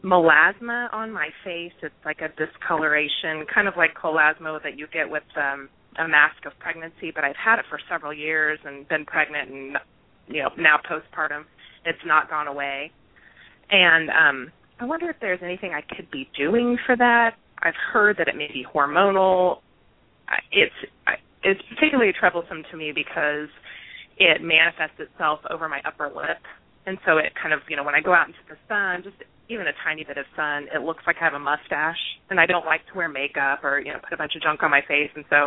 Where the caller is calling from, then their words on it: Indiana, United States; I'm calling from Indiana. I was a student of yours about 10 years ago